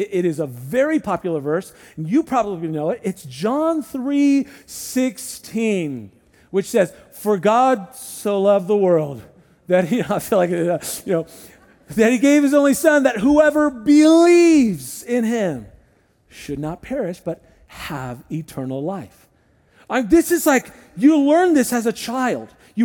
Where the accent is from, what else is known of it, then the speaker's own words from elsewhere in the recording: San Diego, California, United States; If you grew up by the coast like I did, I grew up in San Diego, the San Diego coast, and you're around surfers, so you say, like, rad.